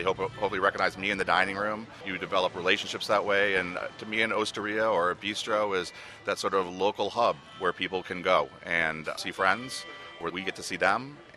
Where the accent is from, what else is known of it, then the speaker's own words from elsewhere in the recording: Ann Arbor, Michigan, United States; I was originally from Ann Arbor. I still have family in Ann Arbor.